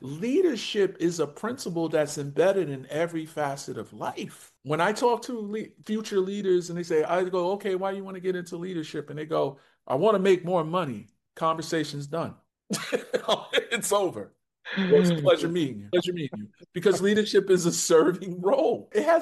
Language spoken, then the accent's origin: English; Newark, New Jersey, United States; I'm a kid from the hood. I'm from Newark, New Jersey.